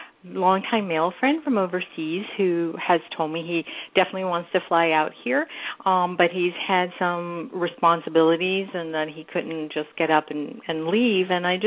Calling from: California, United States; I'm calling from California.

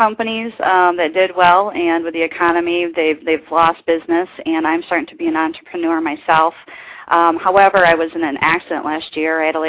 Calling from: Hawaii, United States; I'm calling from Hawaii.

